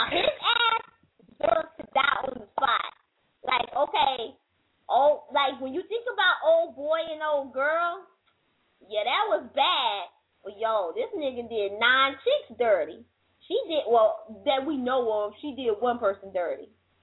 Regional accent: New York, United States; I'm from New York.

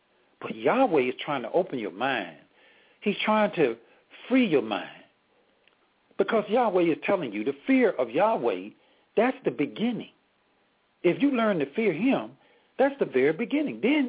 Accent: Laurel, Mississippi, United States; Yes, I was born and raised in Laurel, Mississippi. That's the city.

